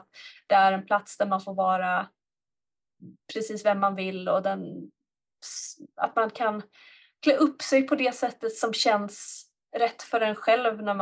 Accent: Gothenburg, Västra Götaland County, Sweden; jag är uppvuxen i Göteborg

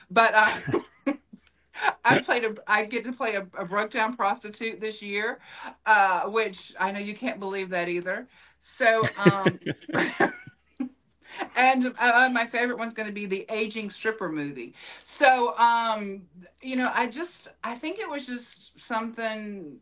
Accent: the South, United States; accent: Southern; We're from the South, obviously, with this accent. So, we're just a big old Southern family with just big Southern personalities.

